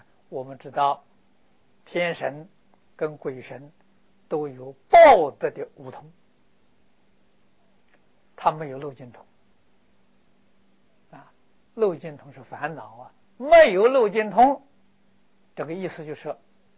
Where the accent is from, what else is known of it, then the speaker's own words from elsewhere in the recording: China; 我们中国人讲疯人院。